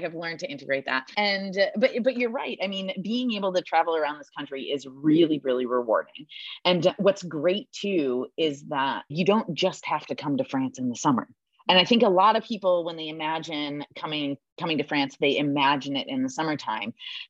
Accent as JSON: {"language": "English", "region": "Wisconsin", "country": "United States", "said": "Sausages, because I'm from Wisconsin, so, you know, I love the smell of a sausage."}